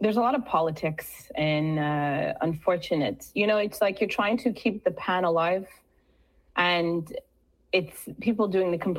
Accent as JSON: {"language": "English", "town": "Montreal", "region": "Quebec", "country": "Canada", "said": "And I said, hi … I'm from Montreal. I can play pan too."}